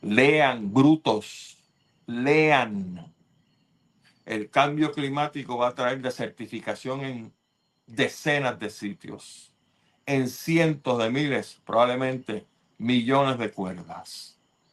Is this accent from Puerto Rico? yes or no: yes; Puerto Rico; La cosa se le va a poner, como decimos un puertorriqueño, los huevos se le van a poner a peseta.